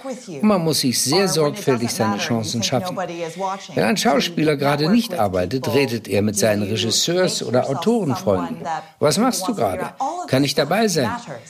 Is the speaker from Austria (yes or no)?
no; Texas, United States; now in London, United Kingdom; Ich stamme aus Texas und in Austin gab es eine große Musikhalle